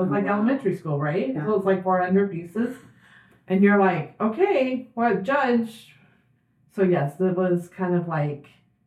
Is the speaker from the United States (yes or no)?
yes; California, United States; now in Utah, United States; No, I'm from California.